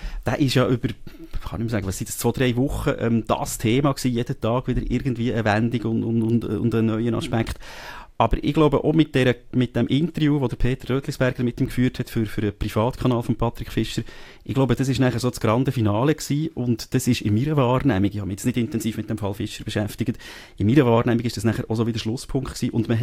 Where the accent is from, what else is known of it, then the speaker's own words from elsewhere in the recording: Bern, Switzerland; ich bin nicht Zürcher, ich habe nicht die Animosität als Berner. Aargau ist ein ehemaliges Untertanengebiet, ja, ja. Von dem her habe ich dort einen anderen Bezug als Berner.